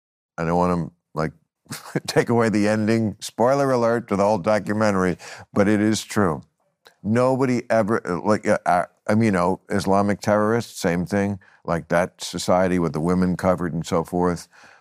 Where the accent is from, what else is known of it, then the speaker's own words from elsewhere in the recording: New York, United States; It's my roots, you know. I grew up outside New York, but it's rough on me.